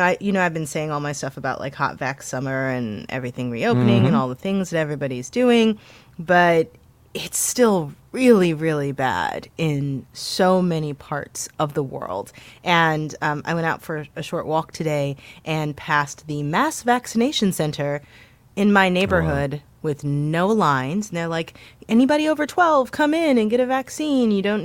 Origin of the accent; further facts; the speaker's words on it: St. Louis, Missouri, United States; somebody from my hometown of St. Louis